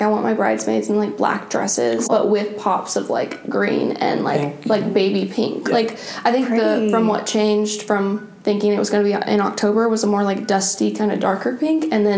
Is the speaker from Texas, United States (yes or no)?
yes; Fort Worth, Texas, United States; I went home to Texas for Easter, both of us did. And I'm from like the Dallas-Fort Worth area. I'm from Fort Worth, but there's so many great dress shops in the DFW Metroplex